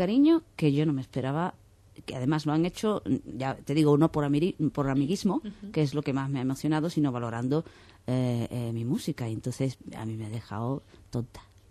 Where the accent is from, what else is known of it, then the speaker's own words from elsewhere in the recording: Cádiz, Andalusia, Spain; now in Madrid, Spain; Ya soy más madrileña que gaditana en cuanto a cuánto tiempo he vivido allí y cuánto tiempo he vivido